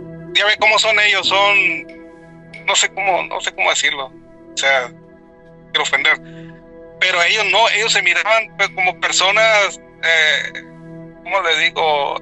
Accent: Sonora, Mexico; nosotros, como somos de ahí de Sonora

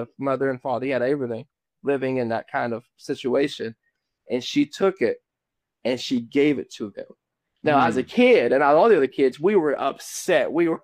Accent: Kentucky, United States; I was growing up in Eastern Kentucky

